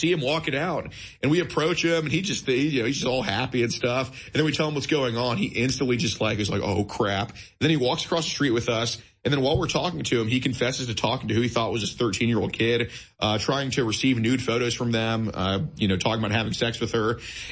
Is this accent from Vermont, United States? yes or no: no; Texas, United States; Texas is really a great state to do this in, and it's my home state, obviously.